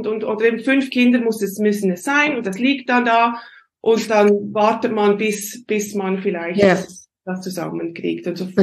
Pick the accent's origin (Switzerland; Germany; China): Switzerland; accent: Swiss German